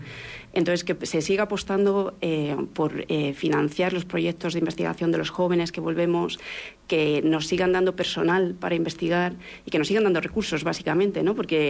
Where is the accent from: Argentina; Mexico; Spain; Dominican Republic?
Spain; los que venimos de fuera, sobre todo los que venimos de España